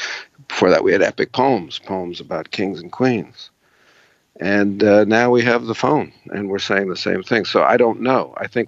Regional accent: New York City, New York, United States; I'm a city boy. I was born and raised in New York City, so that's all research and faking it

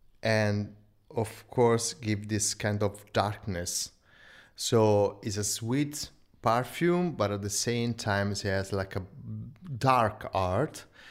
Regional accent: Rome, Lazio, Italy; I was born in Rome. I was raised in this beautiful city, surrounded by the Renaissance painting and masterpieces.

